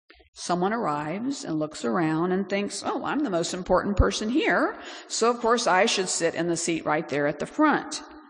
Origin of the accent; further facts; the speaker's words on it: Bangladesh; now in United States; I experienced this growing up in Bangladesh.